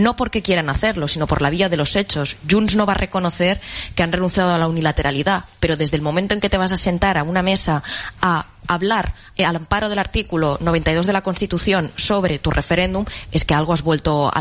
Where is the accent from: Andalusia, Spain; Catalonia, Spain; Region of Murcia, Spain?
Catalonia, Spain; Bueno, pues yo que soy catalán